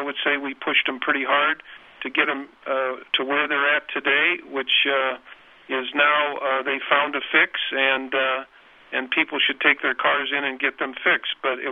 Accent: Illinois, United States; If you're stopped, for example, my home state is Illinois.

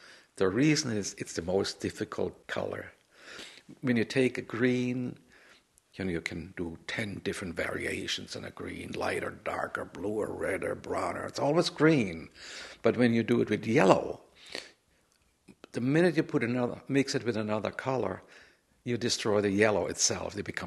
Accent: Stuttgart, Baden-Württemberg, Germany; where I grew up in Stuttgart was 50% destroyed and the surrounding cities were destroyed.

